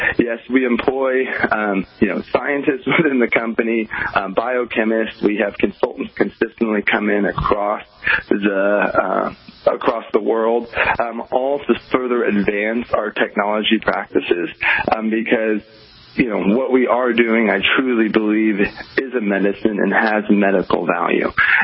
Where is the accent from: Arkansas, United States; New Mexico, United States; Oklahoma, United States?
Oklahoma, United States; now in Los Angeles, United States; which coming from the Midwest, where I'm from Oklahoma, I've never seen it like the levels we have in Los Angeles.